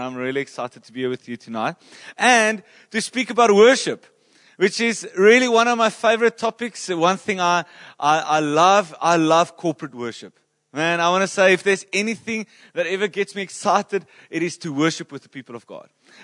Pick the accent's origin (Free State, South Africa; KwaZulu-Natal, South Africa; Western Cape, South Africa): Free State, South Africa; Bloemfontein; originally I am from Bloemfontein, yes.